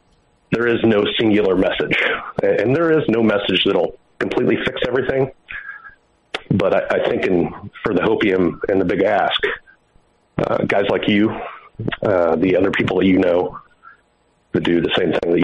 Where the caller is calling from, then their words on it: Indiana, United States; I'm calling from Indiana.